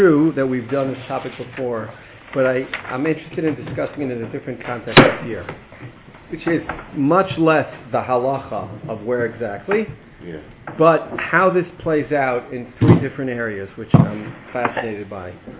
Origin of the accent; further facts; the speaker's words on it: Long Beach, California, United States; I grew up in Long Beach.